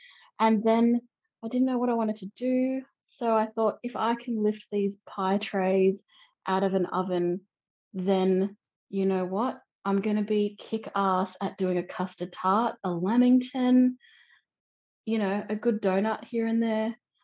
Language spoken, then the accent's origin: English; Australia; I'm from Australia, down under.